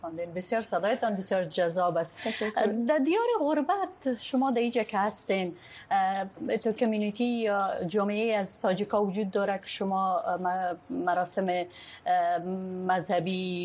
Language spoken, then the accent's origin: Persian; Mazar-i-Sharif, Balkh, Afghanistan; من از مزار هستم من از مزار شریف هستم از این خاطر چلپک هم اشناسم